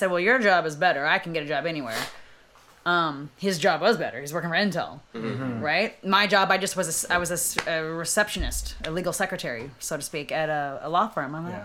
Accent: Fairfield, California, United States; now in Sacramento, United States; I have lived in Sacramento for 20 years, but I am from Fairfield.

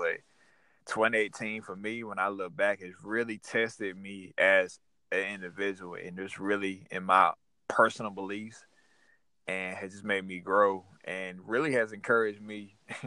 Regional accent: North Carolina, United States; accent: country; Where is this guy from? Yeah. … Nah. East of North Carolina.

